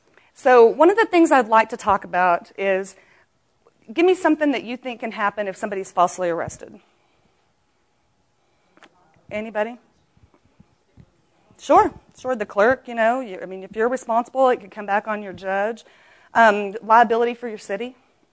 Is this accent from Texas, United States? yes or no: yes; Texas, United States; I'm from West Texas, and everybody talks like this.